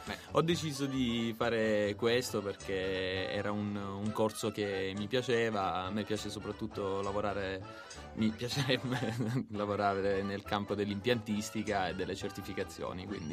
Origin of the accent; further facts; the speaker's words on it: Carovigno, Apulia, Italy; Vengo dalla bellissima Puglia, da Carovigno.